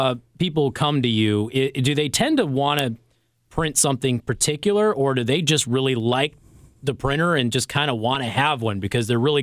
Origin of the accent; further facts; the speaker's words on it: Las Vegas, Nevada, United States; I know I'm from Vegas.